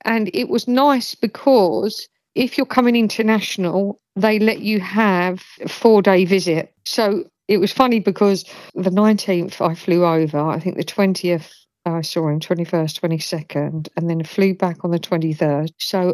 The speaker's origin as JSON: {"language": "English", "country": "Ireland", "said": "I wanted March the 17th, Paddy's Day, because I'm Irish, and I just thought, luck of the Irish."}